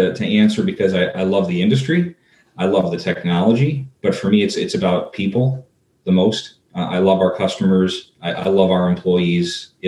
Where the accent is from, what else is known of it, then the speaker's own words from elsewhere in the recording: Hilton, New York, United States; Hilton, actually. I grew up in Hilton. That's where I was born. Moved to the city. I lived in Cornhill for about 4.5 years when I was going to school.